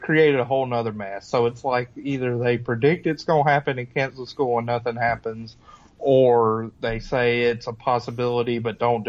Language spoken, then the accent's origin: English; Richmond, Virginia, United States; so, yeah, we are from Richmond, Virginia.